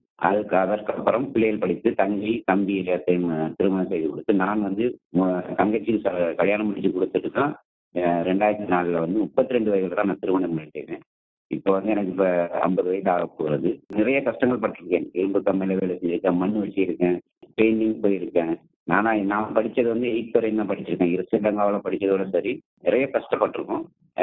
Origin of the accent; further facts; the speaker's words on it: Nanattan, Northern Province, Sri Lanka; now in India; இலங்கையில் மன்னார் மாவட்டம் நானாட்டினை சேர்ந்தவன். நான் பிறந்து வளர்ந்தது எல்லாம் இலங்கையில். இலங்கையில் நடந்த இணைப்பு பிரச்சனை காரணமாக 1990 20 எனது தாய் தந்தையார்கள் எங்களை இந்தியாவுக்கு அழைத்து வந்து விட்டார்கள்.